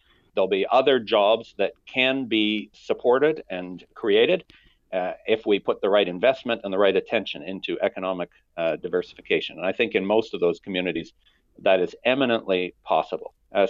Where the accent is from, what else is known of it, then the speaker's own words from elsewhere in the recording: Alberta, Canada; And I think I come from Alberta. That's where I was born and raised.